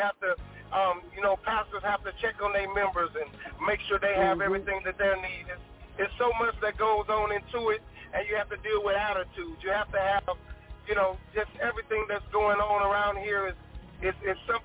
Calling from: Louisiana, United States; I was calling from Louisiana.

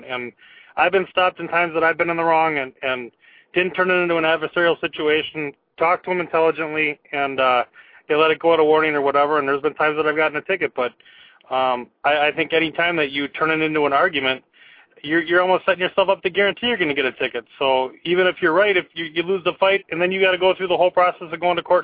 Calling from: Milwaukee, Wisconsin, United States; From Milwaukee.

